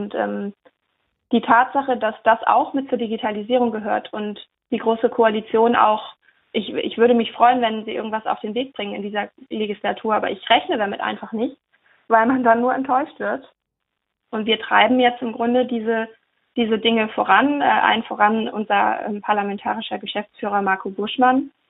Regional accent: Schleswig-Holstein, Germany; Ich komme jetzt aus Schleswig-Holstein, da sind wir auch eher eine ländlich geprägte Region.

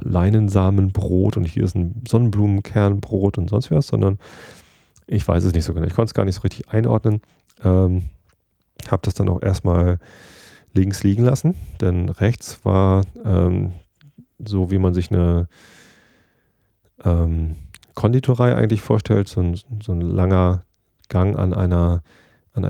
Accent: Germany; Habe ich gesagt, ja, ich komme aus Deutschland.

